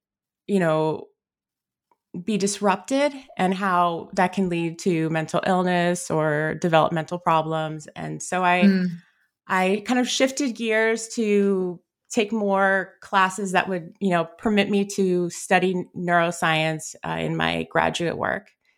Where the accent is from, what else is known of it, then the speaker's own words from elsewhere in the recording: Chicago, Illinois, United States; born there; So I was born in Chicago. I was a very introspective child.